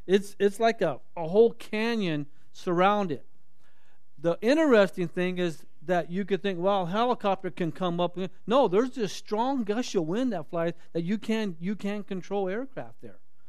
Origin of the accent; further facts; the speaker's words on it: Torrance, California, United States; I grew up in Torrance. Torrance is 22 square miles in diameter.